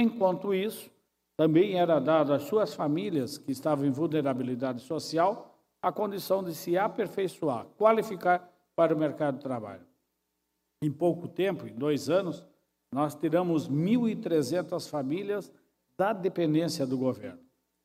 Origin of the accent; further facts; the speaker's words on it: Guaramirim, Santa Catarina, Brazil; E a gente nunca esquece a terra onde que eu nasci, onde que nós nascemos. Guaramirim é minha terra natal, sempre vai ser